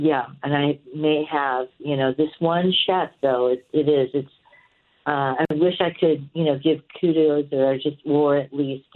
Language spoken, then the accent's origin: English; Torrance, California, United States; This location, I grew up in the South Bay of Torrance.